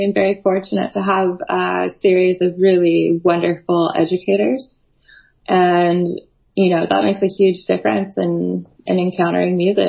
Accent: Colorado, United States; I grew up outside of Boulder, Colorado. My parents used to buy tickets to the Longmont Symphony.

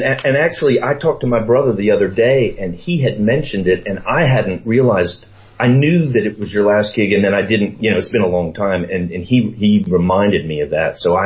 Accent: Charlotte, North Carolina, United States; I grew up in Charlotte and in North Carolina

